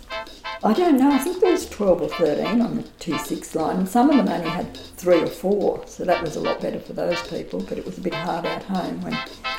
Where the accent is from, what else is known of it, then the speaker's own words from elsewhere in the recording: Walgett, New South Wales, Australia; born there; I was born in Walgett.